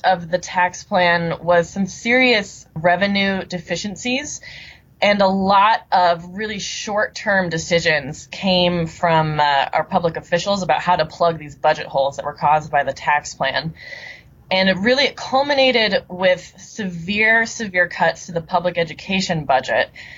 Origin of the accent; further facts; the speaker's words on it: Kansas, United States; As an American citizen and as a Kansan, I don't want to see everyone else in the country have to go through what Kansas just did. As a Kansan, that is really what gets under my skin